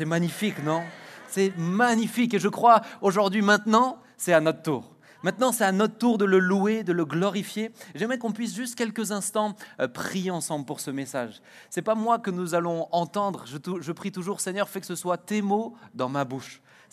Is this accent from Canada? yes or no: no; France; je suis français